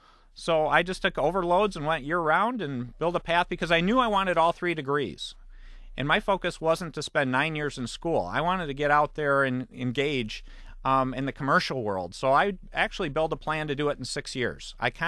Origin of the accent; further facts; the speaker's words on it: Battle Creek, Michigan, United States; Actually, the first stock I bought, and you can guess it, I'm from Battle Creek, so I bought Kellogg's.